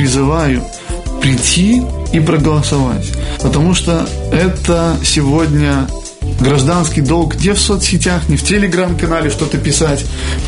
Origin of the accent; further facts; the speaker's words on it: Belarus; Мы, белорусы, умные люди, мудрые люди. Мы трудолюбивые люди.